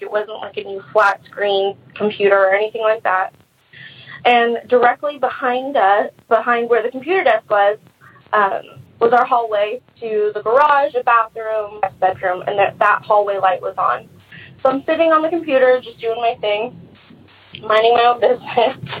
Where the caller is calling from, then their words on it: California, United States; I'm calling from Southern California. My story is about the house that I grew up in.